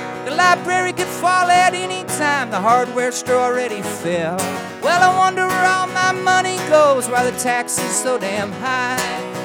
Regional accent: Delvin, Illinois, United States; And now in my hometown of Delvin, Illinois, we have a legit medicinal marijuana pot farm in my hometown.

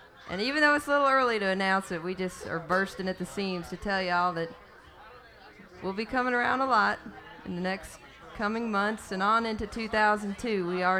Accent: Virginia, United States; It's just our, you know, neck of the woods, even though we're from Virginia.

